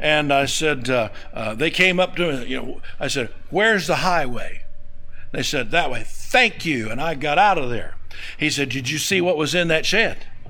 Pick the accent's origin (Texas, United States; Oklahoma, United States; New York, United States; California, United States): Oklahoma, United States; I grew up in Oklahoma. All roads lead to a major section line somewhere.